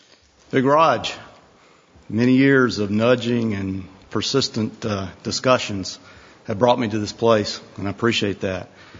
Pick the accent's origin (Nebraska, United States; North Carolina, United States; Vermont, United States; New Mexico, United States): North Carolina, United States; Winston-Salem; I grew up here in Winston-Salem. My folks are still members of the First United Church of Christ in Walltown, and that's where I grew up.